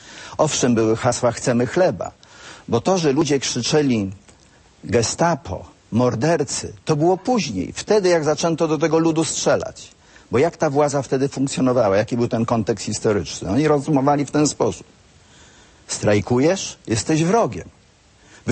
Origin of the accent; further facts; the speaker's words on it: Sztum, Pomeranian Voivodeship, Poland; Miałem wtedy 22 lata, pochodzę ze Sztumu, nieopodal Gdańska.